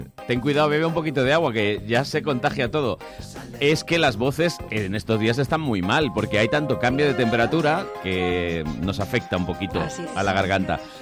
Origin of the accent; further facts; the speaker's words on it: Málaga, Andalusia, Spain; En mi pueblo, en Málaga, se decía más falso que un duro sevillano.